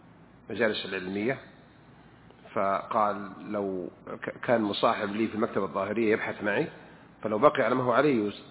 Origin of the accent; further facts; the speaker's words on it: Riyadh, Riyadh Province, Saudi Arabia; accent: Riyadh; وإني من الرياض حسبني لأن أنا عشت في الرياض يعني لهجتي شوية أحيانا من الرياض.